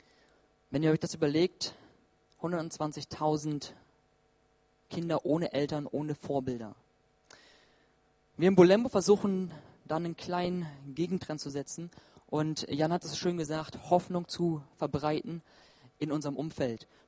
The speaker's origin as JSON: {"language": "German", "country": "Eswatini", "said": "Bei uns in Swasiland"}